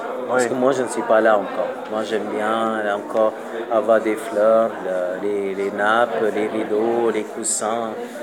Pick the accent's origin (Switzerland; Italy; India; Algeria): India; Bangalore, Karnataka; French is a second language; now in France; de Bangalore, du sud.